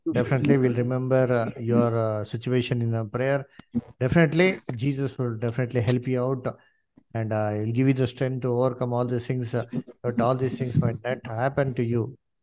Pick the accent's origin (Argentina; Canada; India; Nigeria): India; Bangalore, Karnataka; I am from Bangalore.